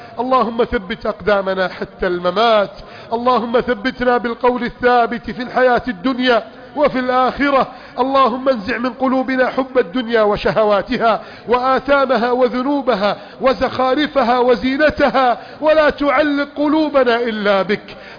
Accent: Egypt; واجعل بلدنا مصر آمنا مطمئنا وسائر بلاد المسلمين.

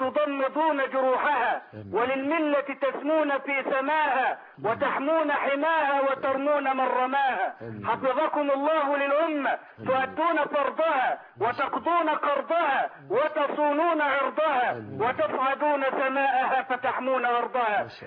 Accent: Port Said, Port Said Governorate, Egypt; بقولها لك أنا من بورسعيد

